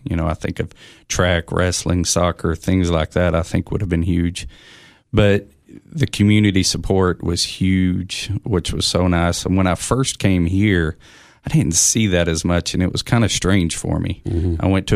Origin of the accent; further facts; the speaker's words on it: Oneida, Tennessee, United States; I'm from Oneida, Tennessee.